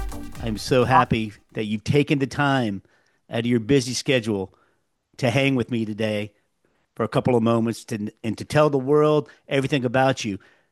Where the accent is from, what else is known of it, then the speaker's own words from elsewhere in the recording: Maryland, United States; now in Florida, United States; So I'm from Maryland originally, living in Florida now, but I remember that as a kid. I've lived there born and raised for 29 years.